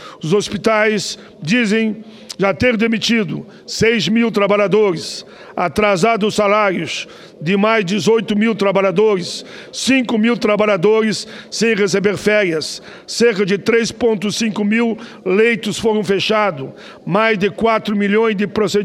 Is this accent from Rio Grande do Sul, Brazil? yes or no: yes; Caxias do Sul, Rio Grande do Sul, Brazil; Hospital Pompeia, da minha cidade natal, Caxias do Sul.